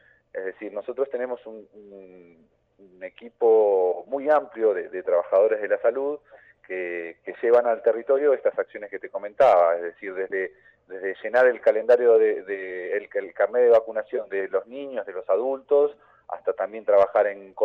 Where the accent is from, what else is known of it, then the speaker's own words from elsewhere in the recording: Río Gallegos, Santa Cruz, Argentina; also born or lived in Perito Moreno; a raíz de la erupción del volcán Hudson, con mi familia nos fuimos a vivir a Río Gallegos. Ahí viví hasta los 18, 19 años y hoy con 30 años, ya hace 12 años que vivo acá en la ciudad de Buenos Aires.